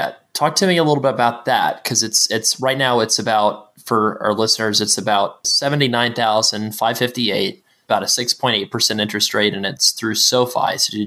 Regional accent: Florida, United States; I grew up in a small town in the Florida Panhandle

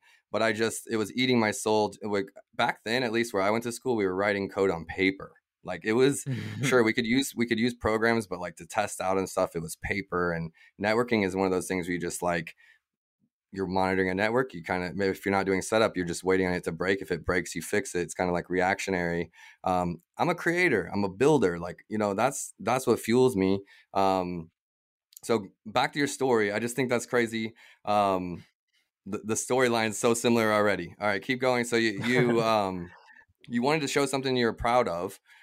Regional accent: Canada; born there; I was born in Canada. Maybe I didn't grow up there

